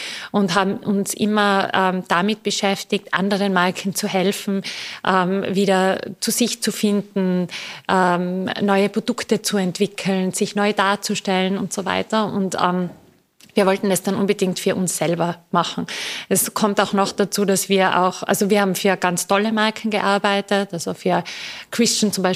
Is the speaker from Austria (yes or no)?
yes; Tyrol, Austria; ich bin Tirolerin, wie man wahrscheinlich hört